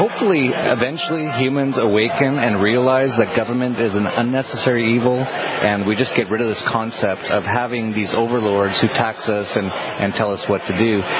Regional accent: Canada; Well, first of all, I'm from Canada originally

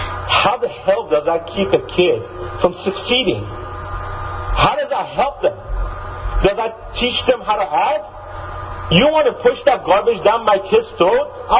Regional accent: Iran; I grew up in Iran as a Christian.

